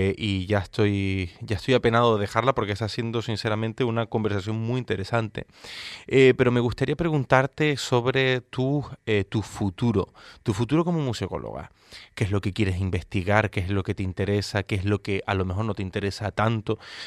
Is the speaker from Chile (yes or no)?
no; Canary Islands, Spain; Es decir, que en Canarias, los canarios también exportamos nuestra cultura